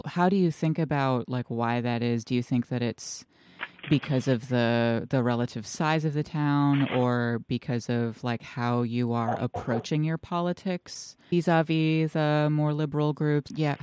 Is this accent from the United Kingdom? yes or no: no; Pennsylvania, United States; I grew up in Appalachian Pennsylvania, which is like it borders Ohio, but I live on the like other side of Pennsylvania